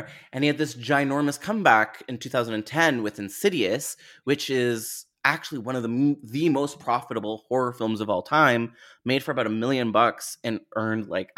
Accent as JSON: {"language": "English", "country": "Canada", "said": "as a Canadian"}